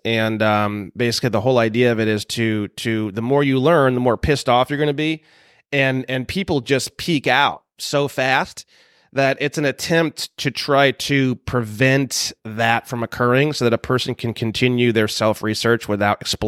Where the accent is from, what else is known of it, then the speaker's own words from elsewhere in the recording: Indiana, United States; And I don't know, you know, but I'm from Indiana. It's pretty easy to get mine.